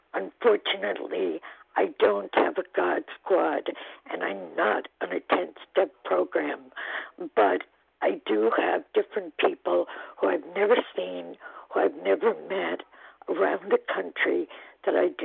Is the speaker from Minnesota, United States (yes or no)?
no; New York, United States; I'm from New York, Rockland County. And my county is very small.